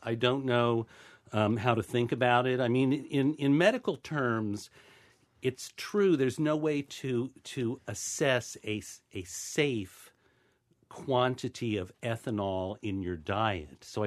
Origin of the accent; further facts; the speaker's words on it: Ohio, United States; And, you know, I'm from Ohio. I have a relentlessly, irrationally positive mental attitude about everything.